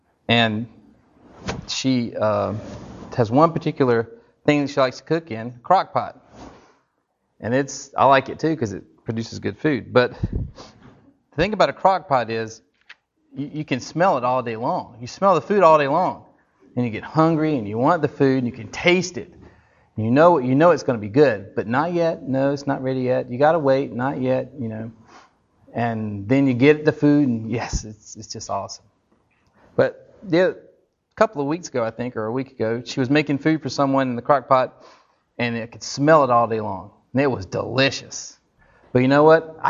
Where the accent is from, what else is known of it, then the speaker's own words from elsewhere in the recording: United States; because I'm an American. And Americans, we're go-getters.